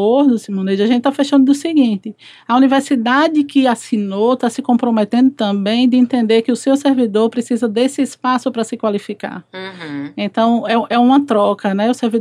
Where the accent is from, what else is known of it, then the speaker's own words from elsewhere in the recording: Sergipe, Brazil; E aí, em algum momento, eu fui para a minha terra, né? A gente sente... O nordestino, ele sempre saudade de casa no meio de junho.